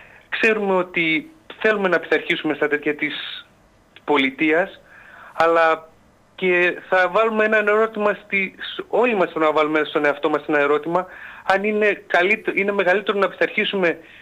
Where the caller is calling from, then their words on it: Thessaloniki, Central Macedonia, Greece; είμαι από Θεσσαλονίκη.